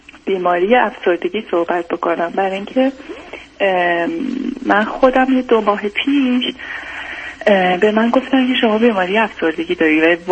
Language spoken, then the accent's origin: Persian; Iran; من ایرانی هستم.